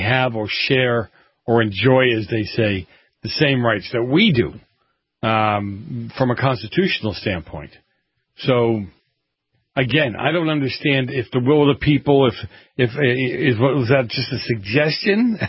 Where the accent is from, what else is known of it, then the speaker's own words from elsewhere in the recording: United States; Yeah, I'm an American. Through and through, American. Born on this soil, right?